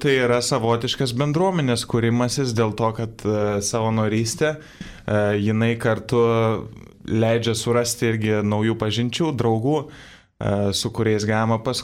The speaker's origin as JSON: {"language": "Lithuanian", "town": "Vilnius", "region": "Vilnius County", "country": "Lithuania", "said": "Tai aš esu irgi Vilnietis, studijuoju politikos mokslus, esu trečiame kurse"}